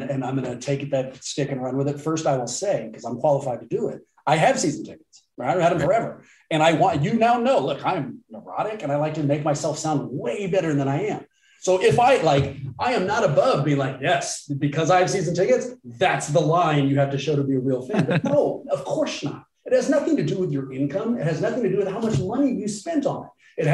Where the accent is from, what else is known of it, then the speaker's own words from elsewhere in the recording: Oakland, California, United States; I'm born and raised in Oakland. The Warriors have always been here.